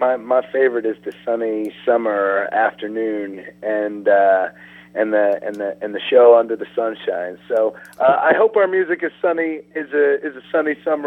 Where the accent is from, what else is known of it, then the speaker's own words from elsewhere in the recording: Boston, Massachusetts, United States; I'm from Boston, and most of our touring has been in the Northeast up until recently.